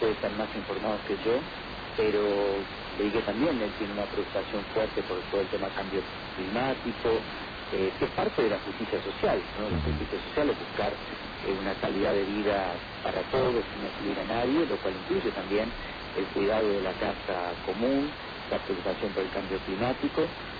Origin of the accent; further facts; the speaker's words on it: Argentina; como somos la Argentina, ¿no?